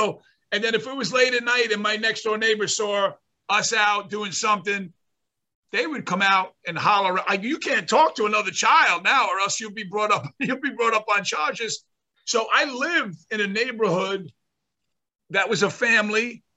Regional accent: North Bergen, New Jersey, United States; in New Jersey, like when where I grew up in North Bergen, which is a suburb of New York City.

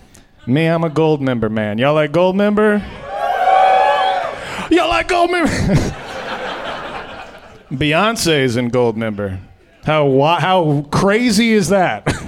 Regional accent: Texas, United States; I'm Texan. Before I say this next thing, I'm from Texas.

